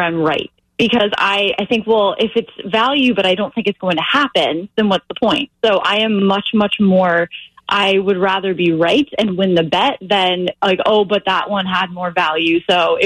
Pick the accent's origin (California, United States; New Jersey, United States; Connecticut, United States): Connecticut, United States; Although, yes, I grew up in Connecticut. So it's tough growing up in Connecticut. Red Sox fan, a lot of Giants fans from where I grew up.